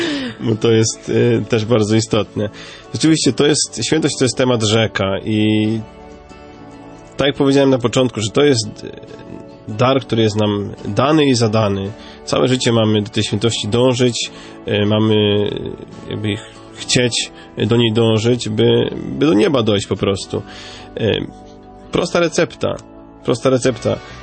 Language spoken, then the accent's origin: Polish; Poland; pozdrawiam wszystkich z moich rodzinnych stron, z Małopolski i z Podkarpacia.